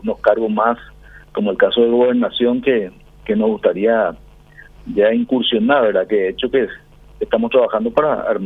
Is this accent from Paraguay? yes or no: yes; Paraguay